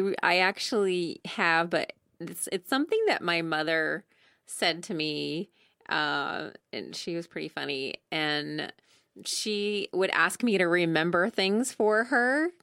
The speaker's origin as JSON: {"language": "English", "region": "Maine", "country": "United States", "tie": "born or raised there", "also_born_or_lived": "Vermont", "moved": "as an adult", "lives_now": "Rogue Valley, United States", "said": "Yes, I'm originally from New England. I grew up in Maine and then as an adult moved to Vermont."}